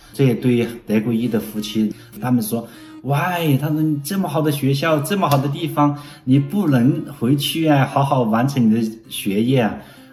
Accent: Hunan, China; now in Los Angeles, United States; 我来自中国湖南，我是96年到的美国。2000年的时候呢，我就从科罗拉多州到了洛杉矶。

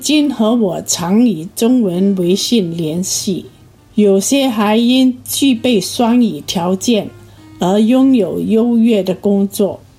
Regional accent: Namtu, Shan State, Myanmar; 我出生在缅甸北部的一个小镇，名叫南渡。南渡虽然地处交通不便的群山之中

